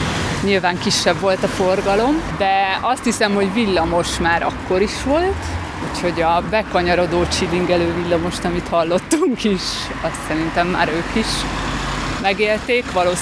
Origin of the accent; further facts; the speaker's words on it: Szeged, Csongrád-Csanád, Hungary; Én ott nőttem fel a másik oldalán.